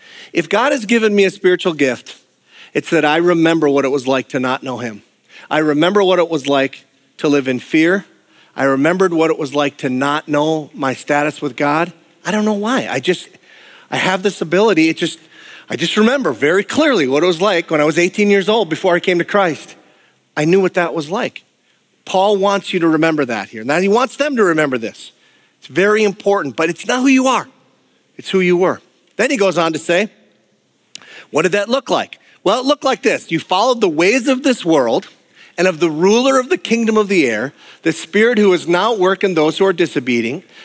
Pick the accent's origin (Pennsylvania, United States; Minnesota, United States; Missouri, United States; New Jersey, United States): Minnesota, United States; And I know that doesn't sound nice, but I'm from the Iron Range. That's the way we are.